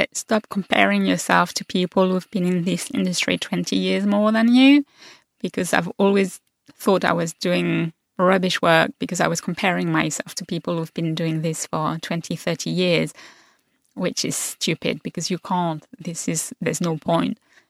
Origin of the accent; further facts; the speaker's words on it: France; accent: French; English is a second language; And he heard my name, he heard my French accent, and started talking to me about France and all his memory.